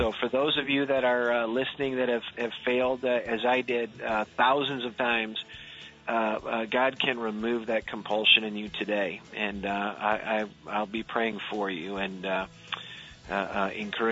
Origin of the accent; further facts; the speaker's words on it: Michigan, United States; And we spend more in most states, in my home state of Michigan, than we do in higher education.